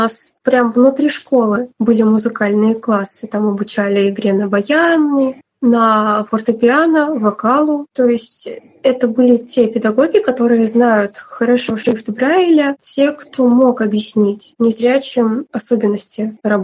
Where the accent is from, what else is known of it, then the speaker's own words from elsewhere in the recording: Sterlitamak, Bashkortostan, Russia; also born or lived in Ufa; Родилась я в Стерлитамаке, это республика Башкортостан. С 6 лет пошла в музыкальную школу, вначале у себя в городе, затем стала учиться в Уфе в интернате